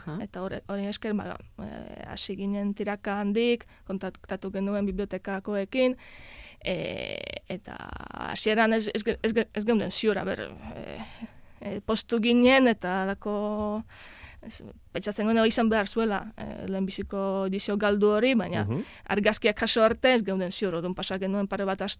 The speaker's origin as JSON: {"language": "Basque", "town": "Poznań", "region": "Greater Poland Voivodeship", "country": "Poland", "tie": "born there", "second_language": "Basque"}